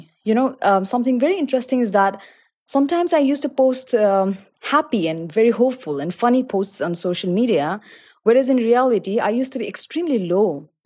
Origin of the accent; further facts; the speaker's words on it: Nepal; now in Dubai, United Arab Emirates; I am definitely loving it here in Dubai as well. However, a part of me is there back in Nepal, back in my home country.